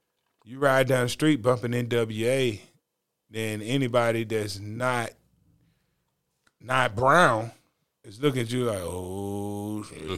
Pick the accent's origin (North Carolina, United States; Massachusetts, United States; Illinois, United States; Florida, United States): North Carolina, United States; Greensboro; But I'm coming from Greensboro, an area that got